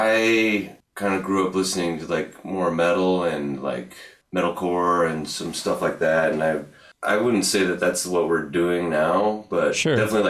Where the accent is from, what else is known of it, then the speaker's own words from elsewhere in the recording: Burley, Idaho, United States; Yeah, and I'm from Burley, and then I came up to Boise to go to college.